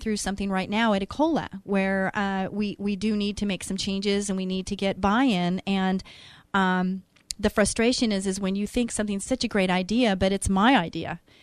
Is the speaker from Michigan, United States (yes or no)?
no; Santa Ana, California, United States; born there; I was born in Santa Ana too, by the way.